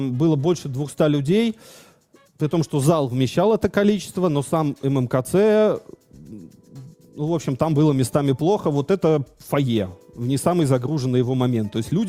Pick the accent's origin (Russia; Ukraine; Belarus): Russia; Saint Petersburg; Я говорю: я не понимаю, я из Питера.